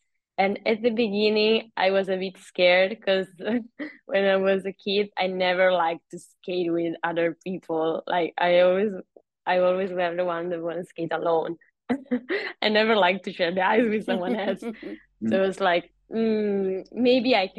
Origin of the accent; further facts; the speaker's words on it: Italy; it's quite strange because we are both from Italy